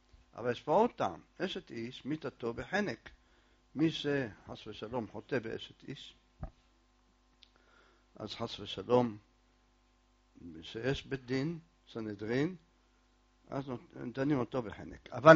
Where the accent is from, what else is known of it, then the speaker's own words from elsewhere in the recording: Jerusalem, Jerusalem District, Israel; אני זוכר בילדותי, כל בתי הכנסת בירושלים, כל העדות, כולם היושבים לומדים.